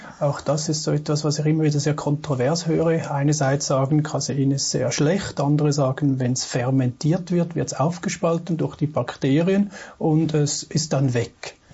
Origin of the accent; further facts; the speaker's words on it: Switzerland; Ich bin auch Schweizer.